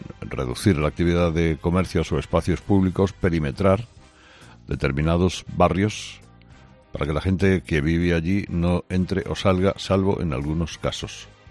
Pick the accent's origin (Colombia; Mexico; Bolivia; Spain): Spain